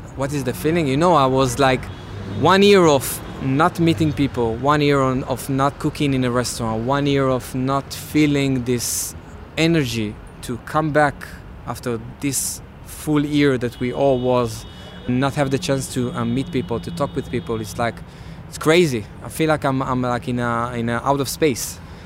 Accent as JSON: {"language": "English", "country": "Israel", "second_language": "English", "lives_now": "London, United Kingdom", "said": "I came from Israel."}